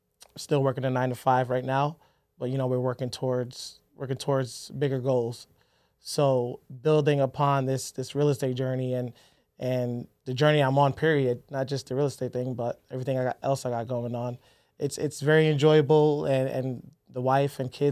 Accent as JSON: {"language": "English", "town": "Brooklyn", "region": "New York", "country": "United States", "tie": "born or raised there", "lives_now": "Connecticut, United States", "said": "Born and raised in Brooklyn, New York. Then we migrated here to the lovely state of Connecticut, where I graduated high school"}